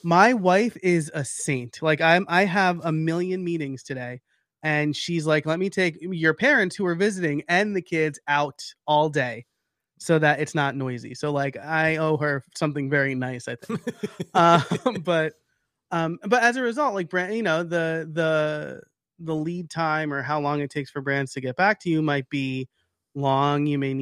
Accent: New York, United States; I'm like a New Yorker and I'm just like, everyone's out to screw you.

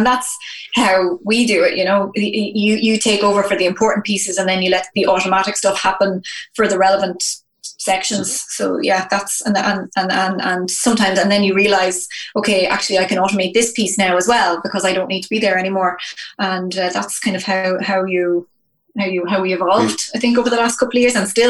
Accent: Wexford, Leinster, Ireland; now in Dublin, Ireland; Like when I was growing up, like I grew up out in Wexford.

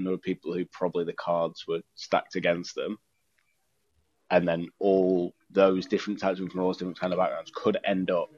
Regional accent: Ilford, London, United Kingdom; now in -; I grew up in Ilford. Listen. There you go. Is that good? He goes, listen.

